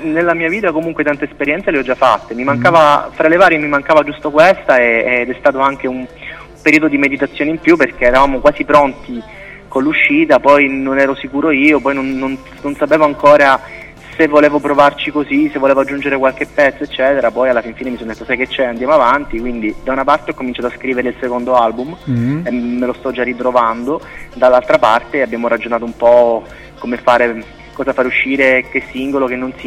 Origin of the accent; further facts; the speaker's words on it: Messina, Sicily, Italy; also born or lived in Pisa; now in Bologna, Italy; momento vivo a Bologna, dico in questo momento perché di città ne ho cambiata qualcuna, nel senso io sono originario di Messina, sono siciliano, però sono stato diversi anni a Pisa e sono da 10 anni ormai che vivo a Bologna